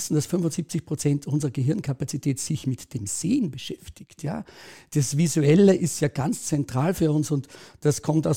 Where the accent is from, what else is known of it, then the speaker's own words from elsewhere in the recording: Austria; Ich komme aus Österreich.